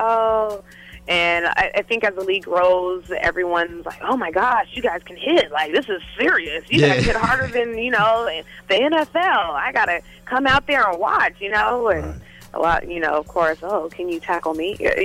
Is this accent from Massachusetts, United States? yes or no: no; Los Angeles, California, United States; I'm originally from Cali, LA.